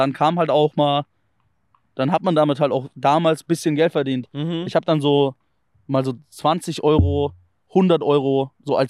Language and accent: German; Bavaria, Germany; weil ich habe ja Hochdeutsch geredet. Ich komme ja aus Bayern.